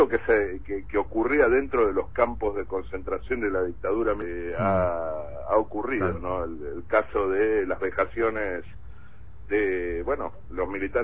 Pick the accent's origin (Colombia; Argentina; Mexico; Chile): Argentina; Soy cuarta generación argentino, un bisabuelo nació aquí, mis abuelos nacieron aquí, mis padres nacieron aquí, mi hijo nació